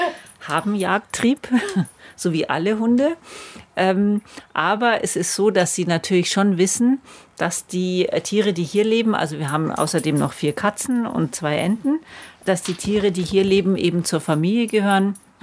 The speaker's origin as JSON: {"language": "German", "country": "Kenya", "tie": "born or raised there", "said": "ich bin in Afrika aufgewachsen, in Kenia."}